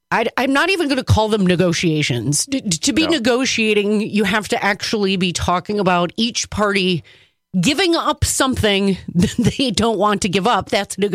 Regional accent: Wauwatosa, Wisconsin, United States; I was raised in the Catholic Church and attended a little parish called St. Pius X on the near northwest side of Milwaukee, technically in Wauwatosa. And I grew up in St. Pius X Catholic Parish.

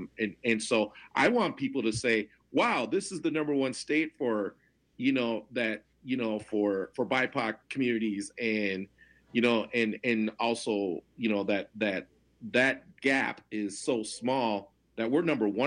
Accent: Minnesota, United States; as a Minnesotan, me as a Minnesotan, I don't want to be, you know, known for our state, because I love our state, I love our community here

